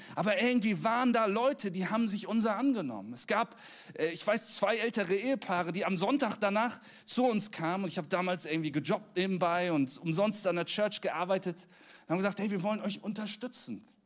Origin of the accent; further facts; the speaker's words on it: Flensburg, Schleswig-Holstein, Germany; Ich komme ja aus Flensburg. Das ist absolute Provinz. Absolut maximale Provinz.